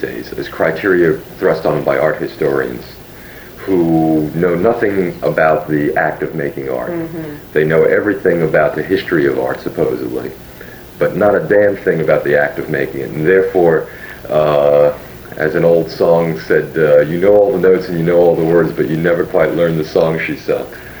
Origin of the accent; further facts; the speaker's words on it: Brooklyn, New York, United States; I grew up in Brooklyn, New York, and a lot of artists have come out of Brooklyn